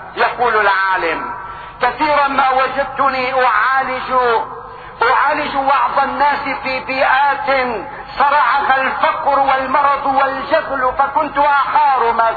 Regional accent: Syria; لكننا كسوريين نفتخر بصمود الشرفاء في هذا الوطن

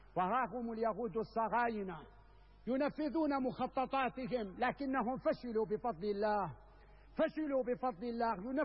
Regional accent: Syria; واجب علينا اليوم كسوريين جميعا

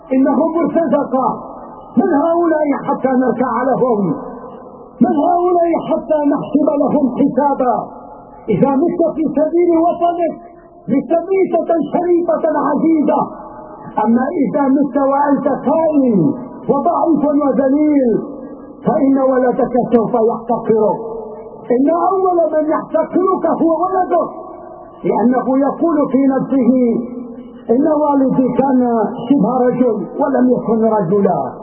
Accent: Syria; نحن سوريون

